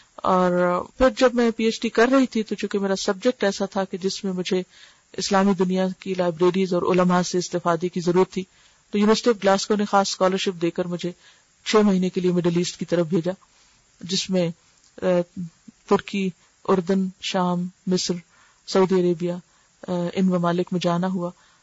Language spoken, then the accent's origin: Urdu; Sargodha, Punjab, Pakistan; Class to میں گاؤں میں تھوڑے دن کے لیے گئی, لیکن یہ کہ باقاعدہ یہاں جہاں میری پیدائش ہوئی سرگودا میں, وہاں جو ایک فارمل سکولنگ ہے وہ کلاس تھری سے شروع ہوئی.